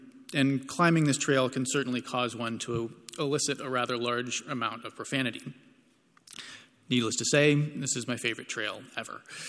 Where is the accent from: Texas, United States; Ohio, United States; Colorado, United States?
Ohio, United States; Toledo; born there; I was born in Toledo, Ohio. Where people are born shouldn't really matter, but it is relevant in this case.